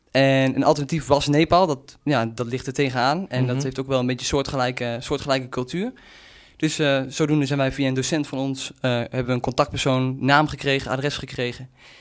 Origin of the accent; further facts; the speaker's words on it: IJsselmuiden, Overijssel, Netherlands; Ik kom uit IJsselmuiden. En ben 21 jaar